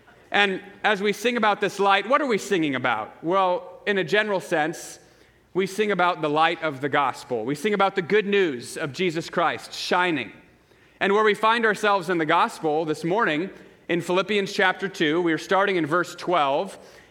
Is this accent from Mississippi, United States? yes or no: no; San Jose, California, United States; now in Portland, United States; We came from San Jose, California, and we just love it here.